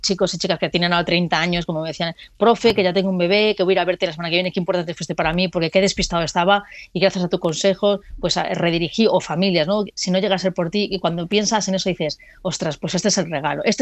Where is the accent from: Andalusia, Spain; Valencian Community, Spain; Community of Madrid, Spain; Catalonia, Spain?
Community of Madrid, Spain; Madrid; Tampoco aquí en mi adolescencia, aquí en el Villaverde, tampoco fue fácil, ¿eh?